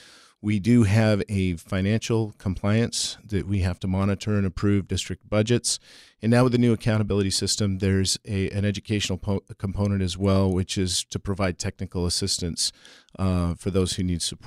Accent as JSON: {"language": "English", "town": "Los Angeles", "region": "California", "country": "United States", "tie": "born or raised there", "said": "I come from the Los Angeles area. I was born and raised in Southeast LA."}